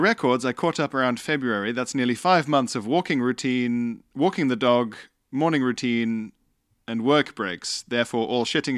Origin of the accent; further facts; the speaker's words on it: Scotland, United Kingdom; now in Ireland; I'm Scottish/Italian living in Ireland.